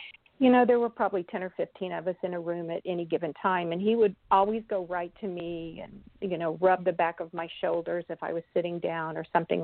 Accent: Tulsa, Oklahoma, United States; I was born and raised in Tulsa

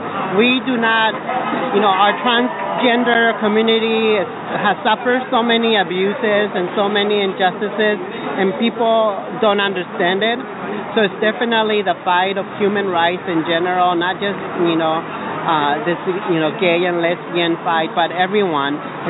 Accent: Pasadena, California, United States; I'm from Pasadena, California.

